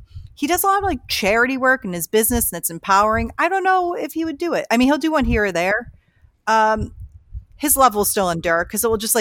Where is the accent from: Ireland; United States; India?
United States; Boston, Massachusetts; I am from the Boston area. We couldn't tell … Couldn't. I don't have that thick of an accent. It slips out here and there.